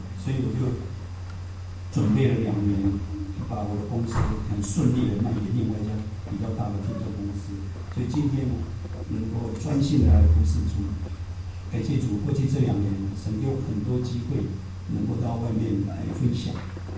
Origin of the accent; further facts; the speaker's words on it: Taiwan; moved away as an adult; now in United States; 我第一个30年在台湾出生长大，从来没有听过福音，没有基督教会，我们是传统拜偶像的大家庭，世代同堂，80几个人挤吃住。